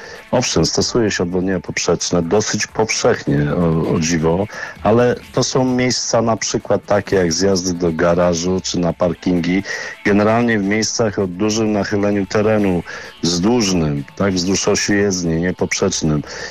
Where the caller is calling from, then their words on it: Szczecin, West Pomeranian Voivodeship, Poland; Ja ze Szczecina.